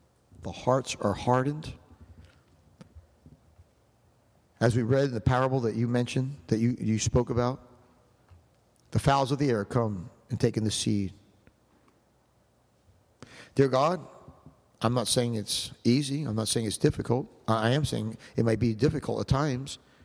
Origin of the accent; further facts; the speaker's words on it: Philadelphia, Pennsylvania, United States; when I was growing up in Philadelphia, John Wanamaker was the biggest department store in Philadelphia areas.